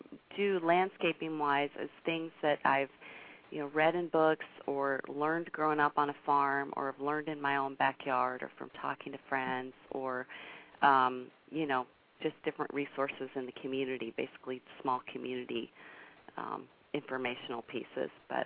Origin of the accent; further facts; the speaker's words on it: Florida, United States; moved away as an adult; I was born and raised in North Florida and had a very traditional Southern Methodist small-town upbringing, but kind of with a twist.